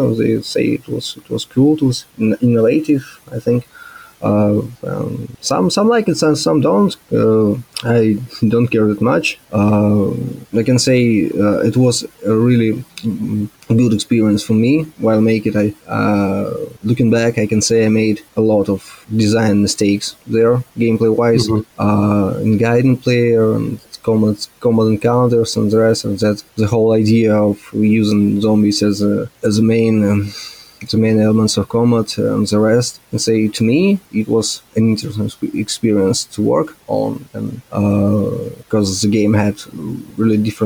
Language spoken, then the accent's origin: English; Rostov-on-Don, Rostov Oblast, Russia; English is a second language; now in Moscow, Russia; I was originally from Rostov-on-Don, it's south of Russia